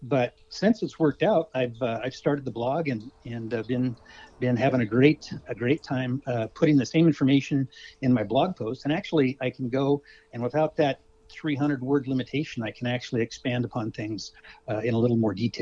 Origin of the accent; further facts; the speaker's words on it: Anchorage, Alaska, United States; So I'm a lifelong Alaskan, Chris, and I was born in Petersburg, grew up in Anchorage, and I went to school up at the university in Fairbanks.